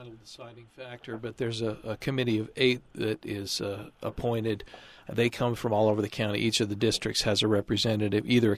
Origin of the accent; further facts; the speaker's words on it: North Logan, Utah, United States; I come from North Logan. I'm a former mayor there.